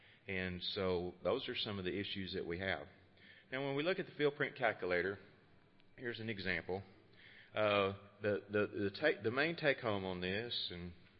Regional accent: Texas, United States; As, you know, I grew up outside of Lubbock, and the soils, where I grew up are so much different than they are in Arkansas.

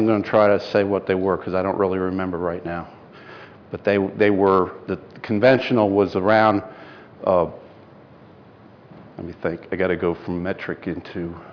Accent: New York, United States; also born or lived in Mississippi; I mean, I'm from New York and I lived in Mississippi for 6 years

